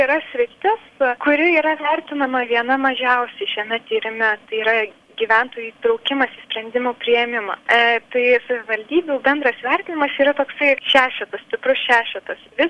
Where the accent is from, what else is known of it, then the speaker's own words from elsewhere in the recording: Utena, Utena County, Lithuania; Na, man asmeniškai, kadangi aš esu iš Utenos